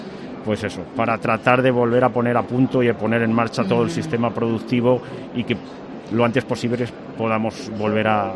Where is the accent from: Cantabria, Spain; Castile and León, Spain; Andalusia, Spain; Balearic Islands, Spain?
Castile and León, Spain; por algo que es lógico y normal en siendo armuñés y salmantino